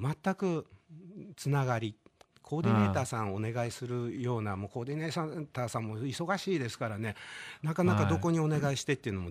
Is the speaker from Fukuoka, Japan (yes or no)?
no; Kagoshima, Japan; だもう見ず知らずの鹿児島から来た、もう怪しいじゃないですか。